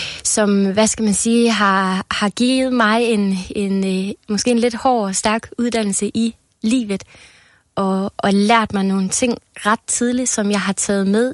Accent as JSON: {"language": "Danish", "town": "Kolding", "region": "Region of Southern Denmark", "country": "Denmark", "said": "selvom jeg er fra Kolding, så kommer jeg faktisk rimelig hyppigt herover af."}